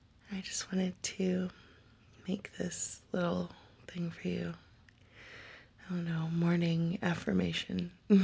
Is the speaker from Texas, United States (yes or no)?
yes; Texas, United States; And I'm Texan, so we wave at strangers.